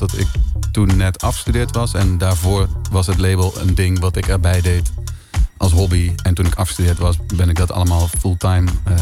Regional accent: Limburg, Netherlands; Ik kom uit Noord-Limburg.

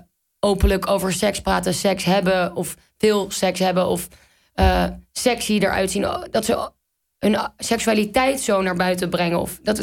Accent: Amsterdam, North Holland, Netherlands; born there; Ik ben een week na dat filmpje of twee weken daarna weer terug verhuisd naar Amsterdam, waar ik ben geboren.

